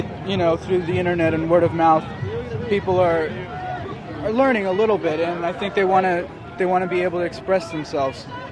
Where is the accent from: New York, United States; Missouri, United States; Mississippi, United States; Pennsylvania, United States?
Pennsylvania, United States; I came from Pennsylvania.